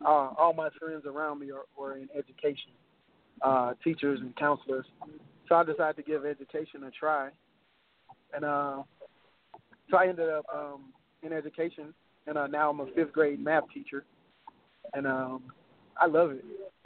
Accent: Houston, Texas, United States; I'm from Houston, Texas. I was born and raised in inner city Houston, Texas.

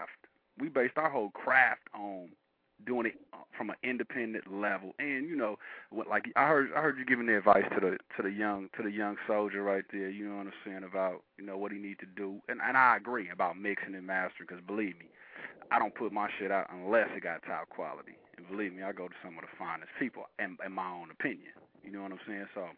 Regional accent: Bay Area, California, United States; I'm from the Bay, man. I'm from the Bay Area, right?

